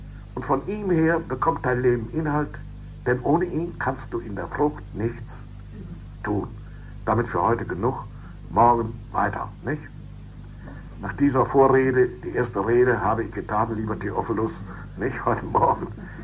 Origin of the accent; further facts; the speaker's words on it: North Rhine-Westphalia, Germany; Bei uns in Westfalen sagte man